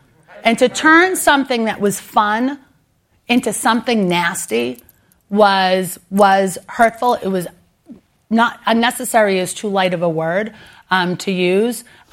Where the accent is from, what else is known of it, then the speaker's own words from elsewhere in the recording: Boston, Massachusetts, United States; accent: Boston; because I speak with and am proud of my Boston accent made me absolutely bananas.